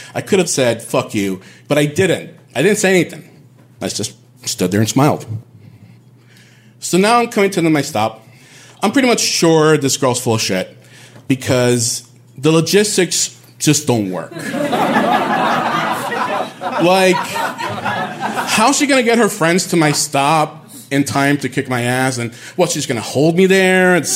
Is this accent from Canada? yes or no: no; Bayamón, Puerto Rico; also born or lived in Bronx, United States; I speak Spanish. Both my parents are Puerto Rican. I was born in the Bronx. I'm from Bayamón. I'm from Puerto Rico. I was raised there.